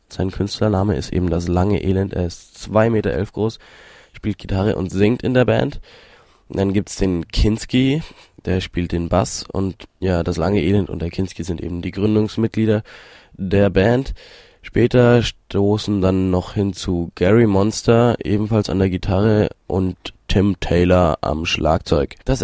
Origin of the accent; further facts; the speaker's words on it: Bavaria, Germany; Und zwar waren wir nämlich bei uns im Allgäu auf einem hammercoolen, super, ultra geilen, starken Konzert